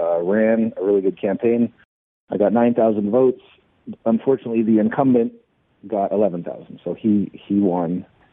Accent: Canada; I'm from Canada originally, and I got into businesses in Canada when I was pretty young.

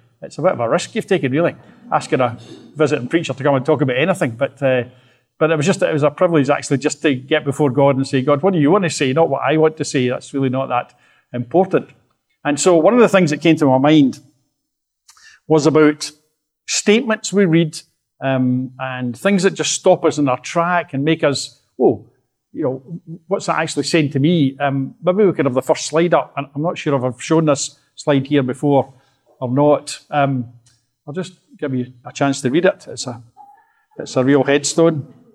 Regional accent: Ayr, Scotland, United Kingdom; I come from Ayr and worship at a church down in Ayr, a place called Riverside these days.

